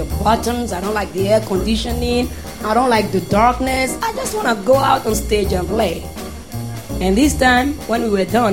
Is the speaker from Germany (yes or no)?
no; Benin; When I was growing up in Benin and I was listening to … Philly Sound, Stax Sound, all of those people, and the … on top of it. Benin is a French-speaking country.